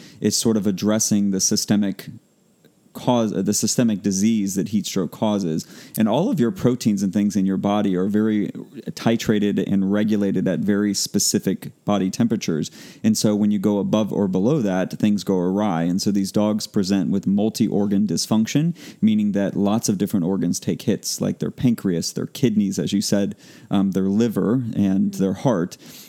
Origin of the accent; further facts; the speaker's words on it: Florida, United States; I did my internship up at University of Pennsylvania, and then I'm from Florida, so both places that get very hot